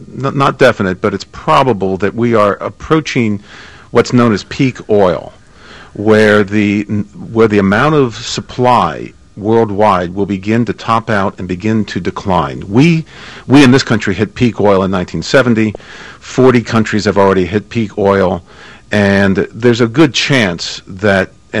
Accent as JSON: {"language": "English", "town": "Drexel Hill", "region": "Pennsylvania", "country": "United States", "tie": "born or raised there", "said": "And I grew up in Drexel Hill, right outside the city, went to public school there for 12 years"}